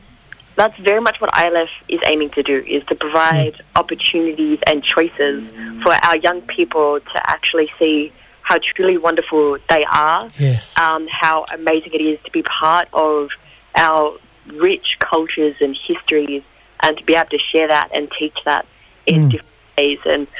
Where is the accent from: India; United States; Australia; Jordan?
Australia; New South Wales; now in Sydney, Australia; I'm a Widjibal Wailwoman from Bundjalung Country, up in northern New South Wales. But I'm calling in from Darug Country out in Western Sydney today.